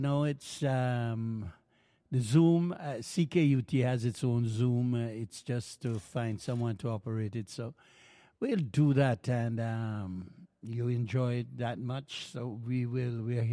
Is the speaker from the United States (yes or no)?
no; Jamaica; Well, you come from St. Vincent, we come from Jamaica, and who you think chat more?